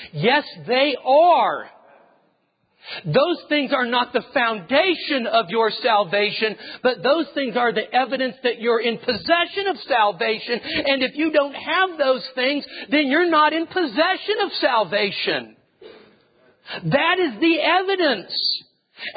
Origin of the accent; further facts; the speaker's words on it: California, United States; I understand, growing up in the Sacramento Valley, after rice harvest is over, all of the farmers go out and they burn the stubble of their field.